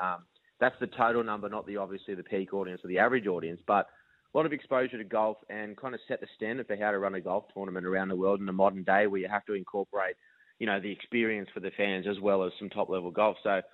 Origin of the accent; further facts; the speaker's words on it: Australia; I personally, you know, just being an Aussie sports fan, I thought it was maybe misrepresentative of our spirit.